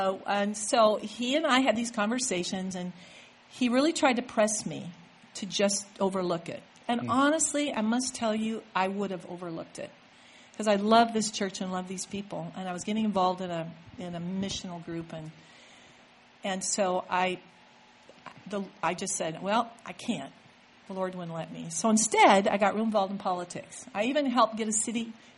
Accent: Eugene, Oregon, United States; now in Nashville, United States; I'm from Eugene. I tell people in Nashville because they really honestly sometimes don't know what to make of me. And I just say I'm a hippie from Eugene, Oregon.

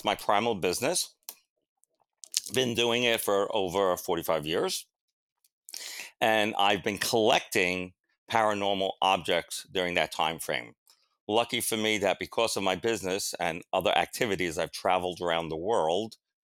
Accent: Brooklyn, New York, United States; So it really stems from having a Roman Catholic background. I'm from Brooklyn. I'm Italian.

